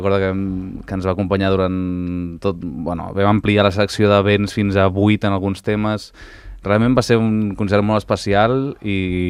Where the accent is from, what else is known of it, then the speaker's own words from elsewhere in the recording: Sant Cugat, Catalonia, Spain; la majoria del grup som de Sant Cugat, jo sóc de Sant Cugat